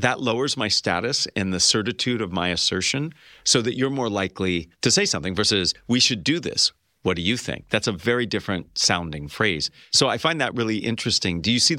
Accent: California, United States; Yeah, I grew up in California in the 80s, and I remember Valley Girls speak very much.

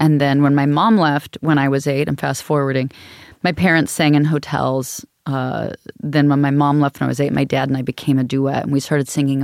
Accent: Anchorage, Alaska, United States; I was raised in Anchorage, sweet Mormon family, singing in hotels for tourists.

